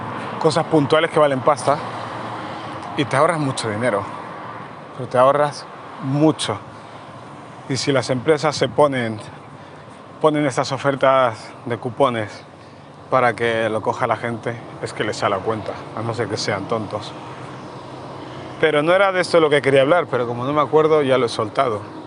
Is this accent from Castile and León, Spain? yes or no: no; Barcelona, Catalonia, Spain; aunque yo soy de Barcelona.